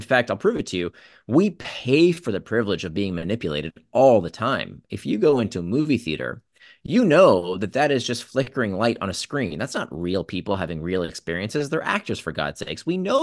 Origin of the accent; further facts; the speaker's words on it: United States; Trix was the brand I used to love growing up in the States